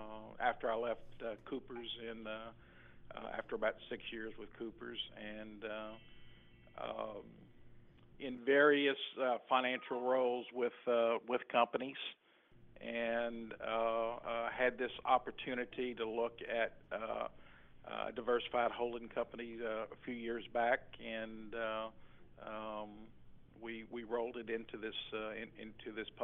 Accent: Louisiana, United States; Born and raised in Louisiana, graduate from Louisiana State University in Baton Rouge.

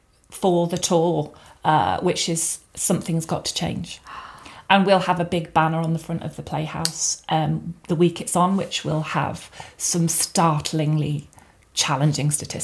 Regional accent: Liverpool, North West England, United Kingdom; I'm from Liverpool.

